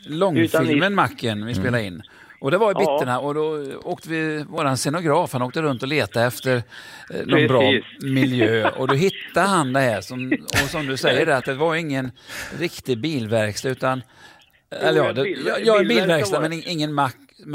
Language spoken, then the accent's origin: Swedish; Mariestad, Västra Götaland County, Sweden; accent: Västgöta dialect; Jag är från Lyrsta, Mariestad.